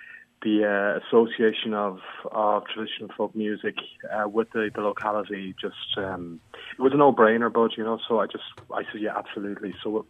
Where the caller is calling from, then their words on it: Dublin, Leinster, Ireland; I'm calling from Dublin. I'm here visiting my parents for the weekend. But I am based in Clare